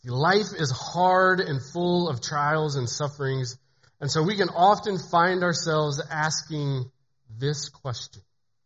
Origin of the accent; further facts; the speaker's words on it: Midwest, United States; I had the blessing of growing up in the Midwest, which means I got to taste every bit of God's bounty on earth.